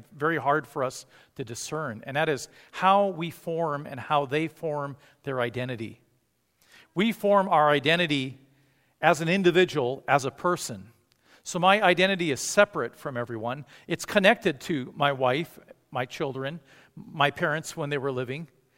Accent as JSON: {"language": "English", "country": "Japan", "tie": "born or raised there", "said": "of you know I grew up in Japan."}